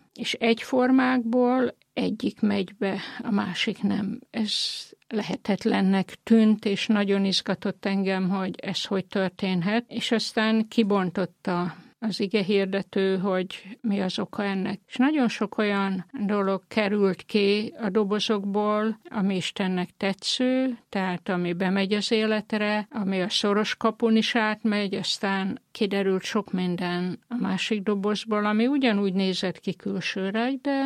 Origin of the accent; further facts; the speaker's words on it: Bokortanya, Szabolcs-Szatmár-Bereg, Hungary; Szabolcsi Bokortanyán nőttem fel, Nyíregyházától 17 kilométerre.